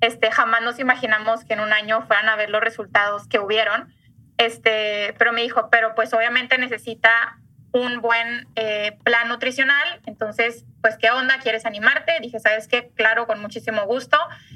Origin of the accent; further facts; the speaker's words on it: Monterrey, Nuevo León, Mexico; yo soy de Monterrey, estudié en el TEC